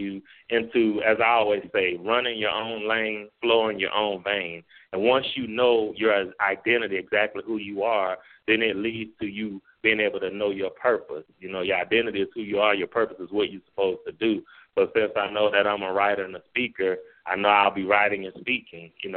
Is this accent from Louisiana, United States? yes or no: yes; New Orleans, Louisiana, United States; now in Monroe, United States; And I'm originally from New Orleans, but now I live in a place called Monroe, Louisiana.